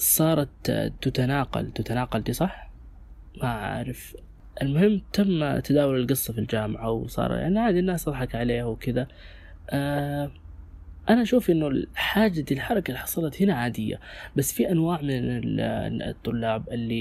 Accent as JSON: {"language": "Arabic", "country": "Sudan", "said": "سواء عندنا في السودان أو في الوطن العربي عموما"}